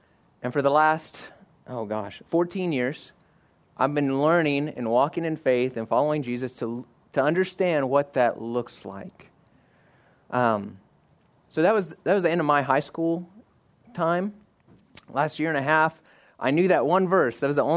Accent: Oklahoma, United States; moved away as an adult; now in Spearfish, United States; I am a transplant from Oklahoma. My wife, Heather, and I moved here just shy of 4 years ago.

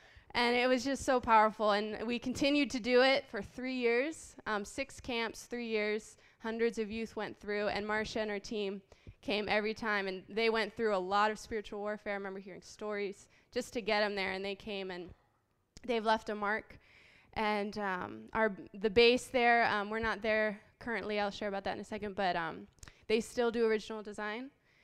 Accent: Haiti; I was born and raised in Haiti

